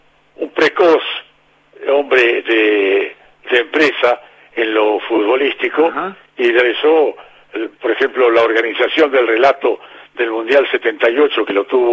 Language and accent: Spanish; Mar del Plata, Buenos Aires Province, Argentina; ¿de dónde sos? De Mar del Plata